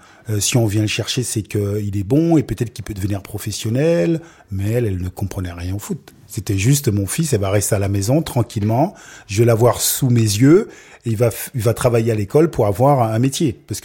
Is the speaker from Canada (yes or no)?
no; Anse-Bertrand, Guadeloupe; Disons que je n'avais pas tellement le choix, parce que j'ai grandi à Anse-Bertrand.